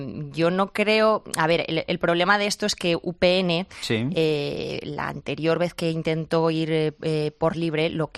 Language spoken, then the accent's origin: Spanish; Castile and León, Spain; es Castilla y León. Y somos castellanos y leoneses.